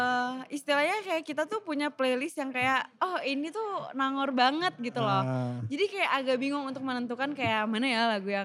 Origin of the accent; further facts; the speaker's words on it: Bandung, West Java, Indonesia; Aku Bandung, aku asal Bandung. Asli sini ya pokoknya Bandung tuh.